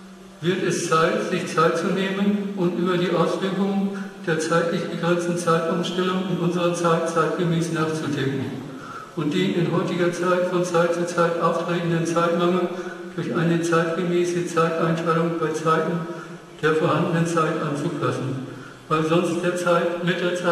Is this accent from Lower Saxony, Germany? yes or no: yes; Osterode am Harz, Lower Saxony, Germany; Ich bin zwar im Harz geboren, in Oster, aber dann sind wir in Osterode